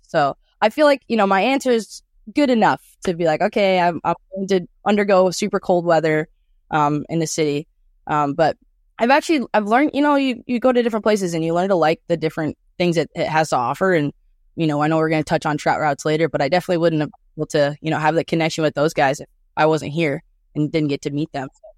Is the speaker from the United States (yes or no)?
yes; Kalispell, Montana, United States; Yeah, I was born and raised in Kalispell, so northwest part.